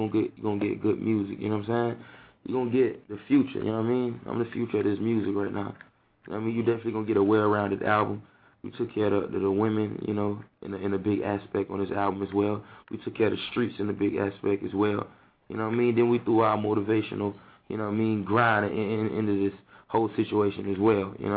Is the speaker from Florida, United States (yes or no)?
yes; Fort Lauderdale, Florida, United States; I'm from Broward.